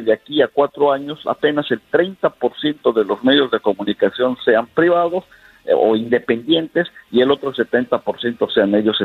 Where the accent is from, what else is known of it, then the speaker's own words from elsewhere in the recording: Bolivia; aquí tiene un servidor más desde la trinchera que nos toque desde Bolivia para hablar de lo que acontece en mi país